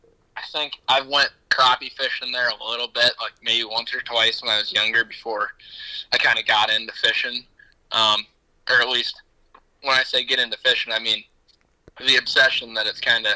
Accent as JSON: {"language": "English", "region": "Iowa", "country": "United States", "said": "I'm from, I've been saying northwestern Iowa, but people around here have told me it's more of a western Iowa than a northwestern Iowa. I'm not quite up in, like, Orange City."}